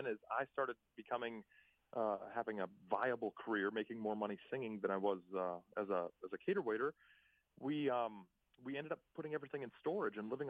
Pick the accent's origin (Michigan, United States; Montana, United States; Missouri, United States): Montana, United States; Whenever I grew up in Montana, you know, I think I went as far as Seattle.